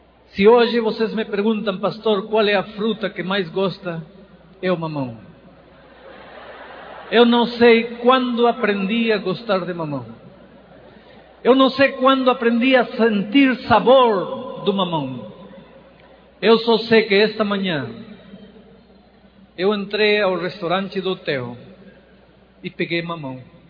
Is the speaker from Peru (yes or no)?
yes; Peru; Portuguese is a second language; Eu nasci e cresci na serra, sem comer muita fruta.